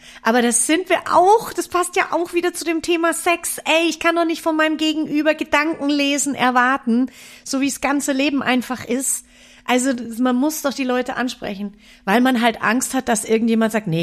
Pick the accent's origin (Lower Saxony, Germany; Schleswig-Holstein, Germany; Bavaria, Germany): Bavaria, Germany; Munich; ich komme ja aus München ursprünglich. Ich habe da Sachen erlebt. Ich habe da direkt an der Theresienwiese gewohnt.